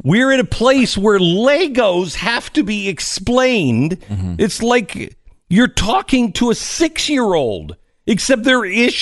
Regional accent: Pacific Northwest, United States; remember when I was about 10 years old and growing up in the Pacific Northwest and seeing things on the news, you know, from the rest of the country, I think.

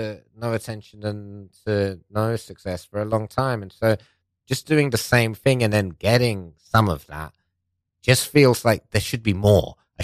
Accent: United Kingdom; born there; first language Persian; English is a second language; my parents are both Iranian. I'm Iranian, but I was born in Britain, and speak, like, essentially English was my second language.

